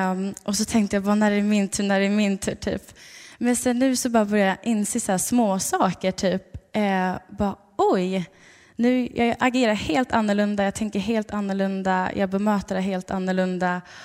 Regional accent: Stockholm, Stockholm County, Sweden; är 20 år gammal och kommer från en församling i Stockholm. Så där är jag uppvuxen.

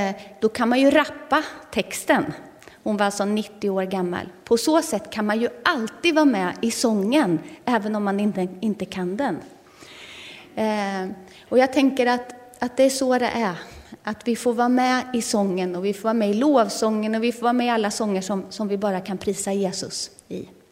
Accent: Karlskoga, Örebro County, Sweden; now in Lundsbrunn, Sweden; Så jag kommer från Karlskoga, men bor nu i Västergötland, i Lundsbrunn. Ja, och är nygift där också.

